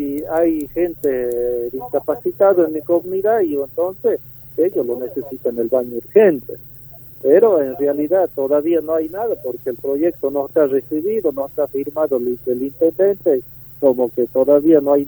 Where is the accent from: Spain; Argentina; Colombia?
Argentina; también somos argentinos también, como cualquier gente